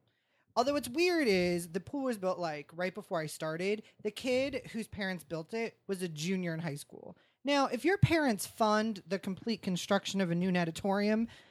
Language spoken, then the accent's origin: English; Ohio, United States; Ohio, like, yeah, I'm from Ohio. I grew up in Ohio. I went to 19 years of Catholic school.